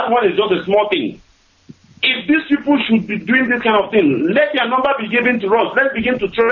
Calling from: Malaysia; Once again … I'm calling from Malaysia.

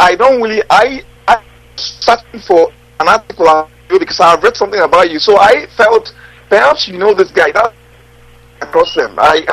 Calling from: London, United Kingdom; I'm calling from London.

